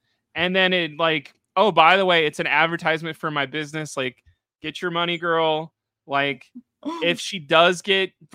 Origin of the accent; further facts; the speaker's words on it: Chicago, Illinois, United States; I grew up in London. I don't know. I grew up in the south side of Chicago, though.